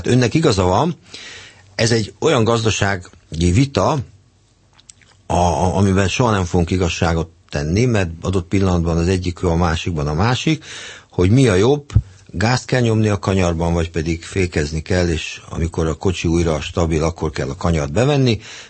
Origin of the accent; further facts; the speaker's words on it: Budapest, Hungary; nyilván egy budapesti ember vagyok, ezt tudják valami, hiszen budai polgármester voltam, nagyon sok barátom él itt.